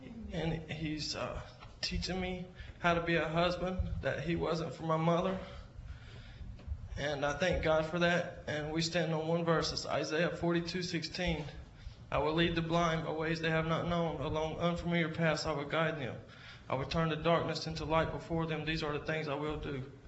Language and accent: English; North Carolina, United States; born there; I was born in North Carolina.